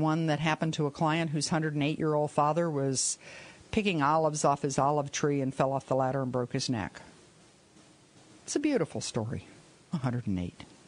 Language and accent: English; Florida, United States; Well, you know, I grew up in Florida. Florida's the orange state.